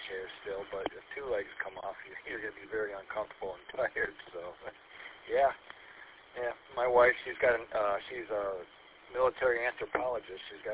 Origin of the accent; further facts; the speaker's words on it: Fenton, Michigan, United States; I grew up on Lake Fenton itself, off of Toya Road in Crane.